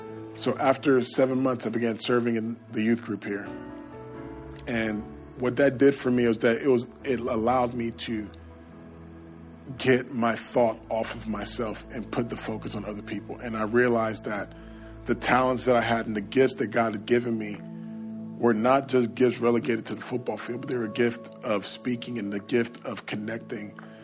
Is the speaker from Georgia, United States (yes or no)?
yes; Macon, Georgia, United States; moved away as an adult; now in Tulsa, United States; I moved to Tulsa from Macon, Georgia when I was 19 to go to school at Oral Roberts University.